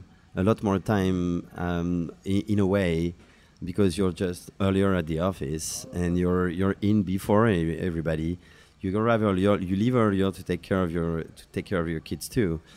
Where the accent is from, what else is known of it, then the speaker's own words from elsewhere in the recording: New York, United States; being a New Yorker, I think, you know, New Yorkers listening to these guys from New York